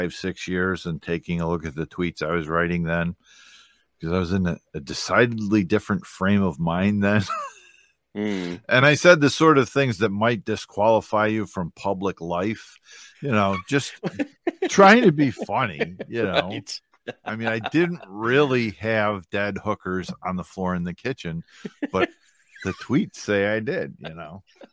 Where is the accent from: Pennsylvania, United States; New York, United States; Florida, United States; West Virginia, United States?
New York, United States; I'm from New York, so we're the best.